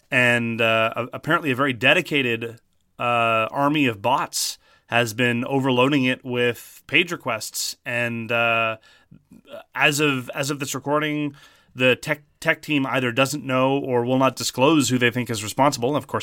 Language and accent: English; Canada; Speaking as a Canadian, they don't have customs-friendly shipping.